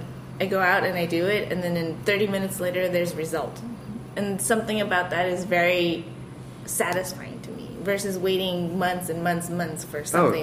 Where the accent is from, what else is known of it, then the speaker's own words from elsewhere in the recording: Los Angeles, California, United States; Growing up in Los Angeles.